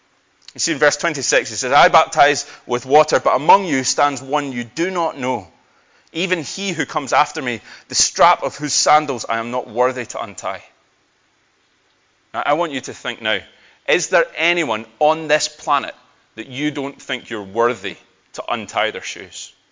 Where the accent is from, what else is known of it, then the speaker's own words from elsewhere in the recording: Scotland, United Kingdom; Even as a Scotsman, I would do that.